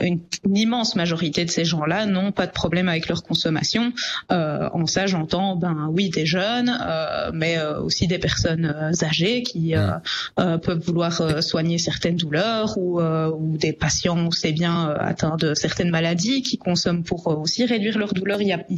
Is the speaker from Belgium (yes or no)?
yes; Belgium; la drogue qui reste la plus consommée chez nous en Belgique